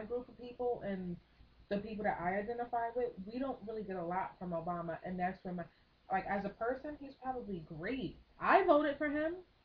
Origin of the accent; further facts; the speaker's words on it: United States; But I know I'm American, and I know as an American, I'm entitled to certain shit.